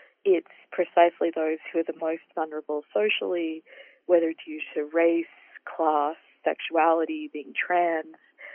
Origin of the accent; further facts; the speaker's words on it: Australia; I also think about my home country of Australia